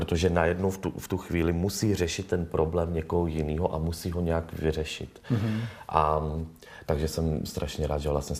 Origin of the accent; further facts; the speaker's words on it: Plzeň, Plzeň Region, Czechia; To bylo v Plzni, já pocházím z Plzni.